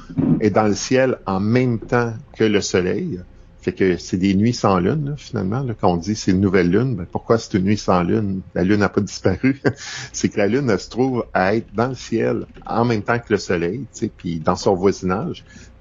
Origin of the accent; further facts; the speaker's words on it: Quebec, Canada; moi je suis originaire de l'Estrie